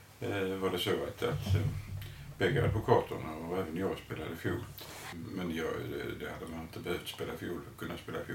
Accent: Malmö, Skåne, Sweden; accent: Skåne dialect; Det hörs väl på min dialekt att jag kommer från Skåne. Jag är uppvuxen i Malmö.

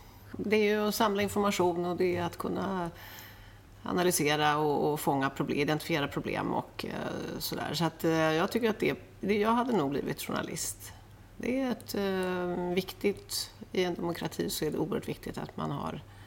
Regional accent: Stockholm, Stockholm County, Sweden; Jag är uppväxt i Stockholm

